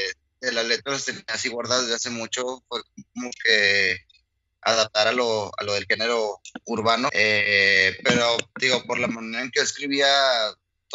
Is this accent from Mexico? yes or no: yes; Mexico; que es el regional mexicano de donde yo soy